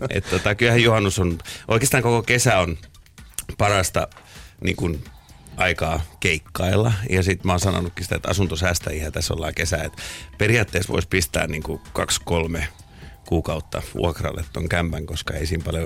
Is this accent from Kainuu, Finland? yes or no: no; Lohja, Uusimaa, Finland; Siis mä oon Lohjalta kotoisin.